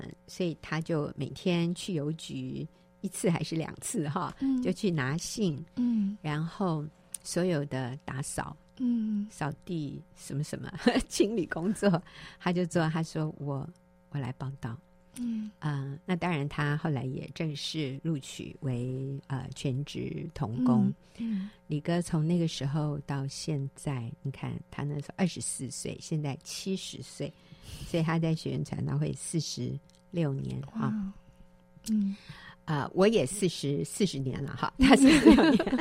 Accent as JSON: {"language": "Chinese", "country": "United States", "tie": "born or raised there", "said": "我在美国长大"}